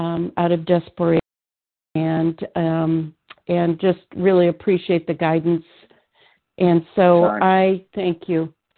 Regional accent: Illinois, United States; I'm from Illinois

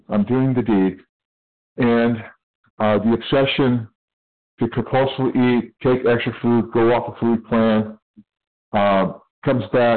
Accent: California, United States; I am from California.

